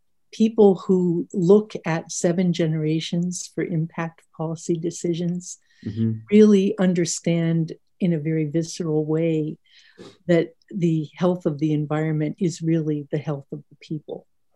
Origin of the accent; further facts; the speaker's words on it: Pittsburgh, Pennsylvania, United States; also born or lived in Alaska; My daughter was in Virginia at that time. My sister was in Tennessee, but I grew up in Pittsburgh and I was in desperate need to come back to my roots. I was pretty beat up when I left Alaska.